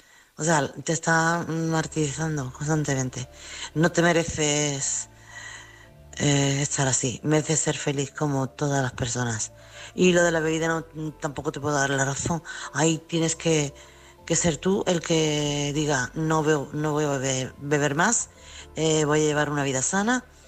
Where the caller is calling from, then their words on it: Chiclana, Andalusia, Spain; corresponsal de Chiclana.